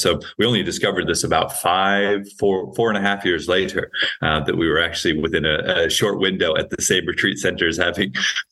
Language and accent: English; Hawaii, United States; And from what I had seen in my friends' groups growing up in Hawaii, there was a lot of darkness around all substances, broadly speaking.